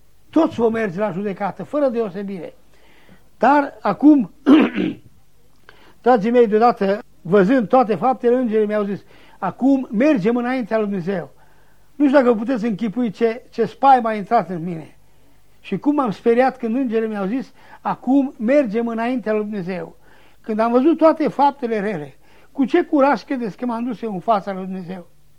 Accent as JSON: {"language": "Romanian", "region": "Satu Mare County", "country": "Romania", "tie": "born or raised there", "said": "La mine sunt un sfert, dacă nu mai mult, sunt unguri de un sfert în satul meu, în județul Satu Mare. De aceea am învățat ungurește de copil și mă bucur."}